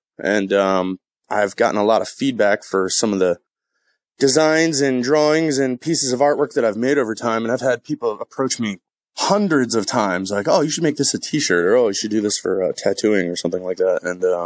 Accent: Baltimore, Maryland, United States; also born or lived in West Coast; now in New Jersey, United States; I'm from Baltimore City. I'm straight Baltimore to the bone for all the good and bad that encompasses. And I lived on the West Coast for a while, and now I am in New Jersey for work.

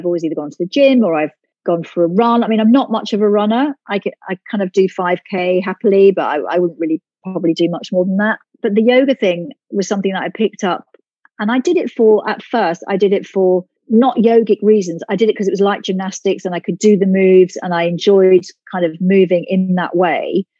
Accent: Ireland; But I, you know, I'm Irish. I'm Irish born. My parents were Irish.

